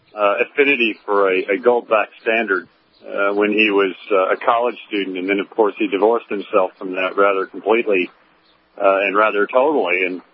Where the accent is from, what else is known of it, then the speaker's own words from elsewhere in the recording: United States; the fiat currency system, especially in America, being American